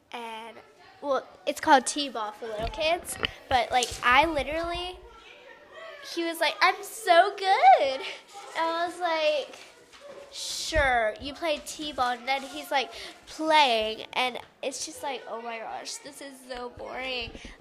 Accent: the South, United States; because we're from the South and they're up North

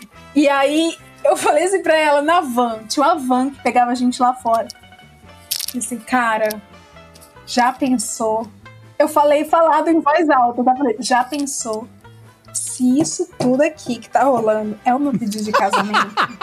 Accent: Ceará, Brazil; Eu sou cearense, da periferia do Ceará.

